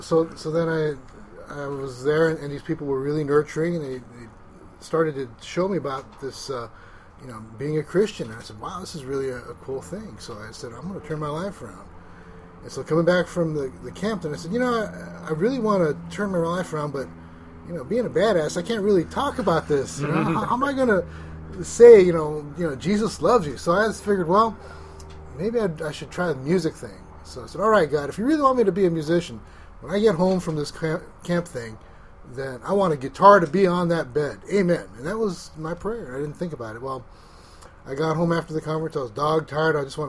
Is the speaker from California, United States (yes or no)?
yes; East Los Angeles, California, United States; Well, I was born and raised in East L.A., you know, so it was a whole different thing.